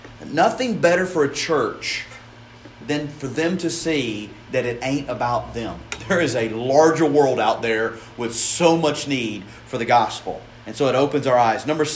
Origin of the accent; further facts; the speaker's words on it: Tennessee, United States; now in Louisville, United States; I grew up in Tennessee, and you say, boy, you are sharp.